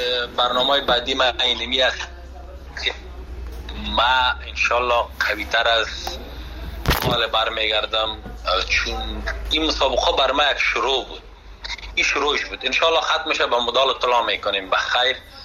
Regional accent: Afghanistan; من به خودم به حیث یک جوان افغان که از افغانستان آمدم مده ایجا به خاطر مسابقه

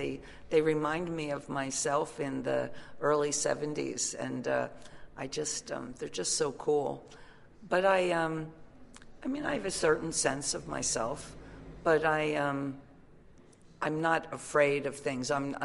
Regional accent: New Jersey, United States; also born or lived in New York; I'm not from New York. I was from a rural town in South Jersey. I came to New York. I flourished in New York and started my band there and CBGBs

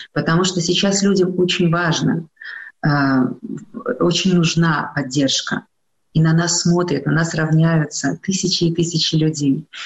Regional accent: Belarus; мы были белорусы

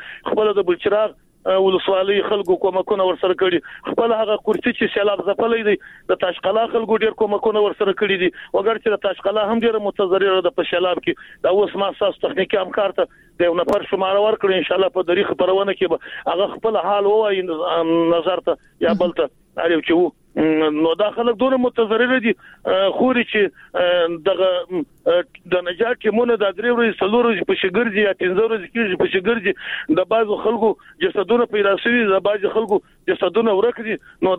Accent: Jowzjan, Afghanistan

